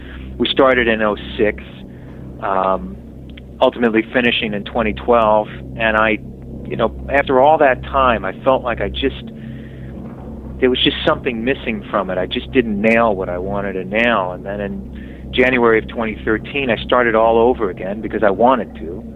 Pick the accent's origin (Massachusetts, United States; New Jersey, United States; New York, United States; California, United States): New York, United States; Long Island